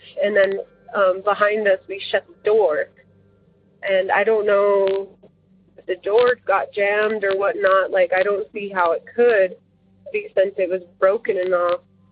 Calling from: Colorado, United States; I am calling from Colorado, and I just wanted to share my story.

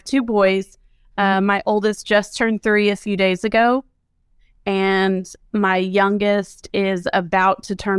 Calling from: Dallas, Texas, United States; I am calling from Dallas, Texas.

